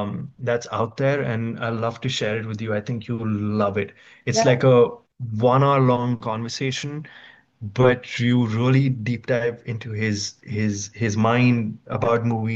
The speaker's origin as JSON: {"language": "English", "country": "India", "tie": "born or raised there", "said": "I was in my hometown till high school, and then I went to South India for engineering"}